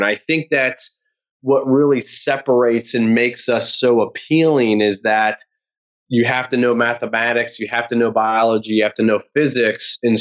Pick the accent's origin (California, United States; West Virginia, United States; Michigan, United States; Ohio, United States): West Virginia, United States; I grew up in West Virginia